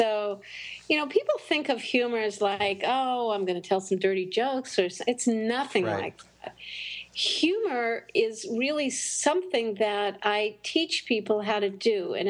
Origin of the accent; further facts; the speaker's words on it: Los Angeles, California, United States; I'm from Los Angeles.